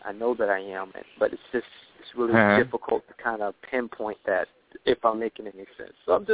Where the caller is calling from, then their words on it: Florida, United States; I'm calling from Florida.